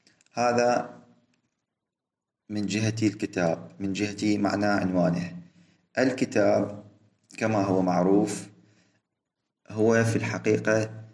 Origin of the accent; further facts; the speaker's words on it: Iraq; نحن عندنا في العراق أيضا نستعمل هذا اللفظ،